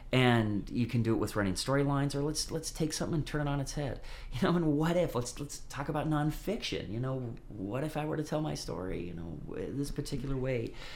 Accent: United States; moved away; growing up in the States and coming here, you know, it's a change.

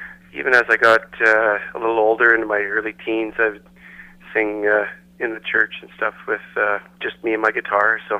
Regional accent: Canada; when I go down to Nashville, being a Canadian, you got to be careful what you work at over there without a working visa

